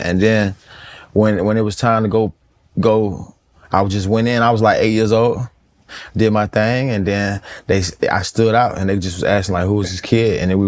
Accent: Atlanta, Georgia, United States; I'm from Atlanta, so you know, like

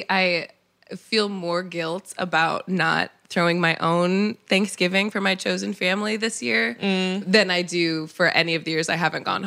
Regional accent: Illinois, United States; Because I, you know, I'm from Illinois.

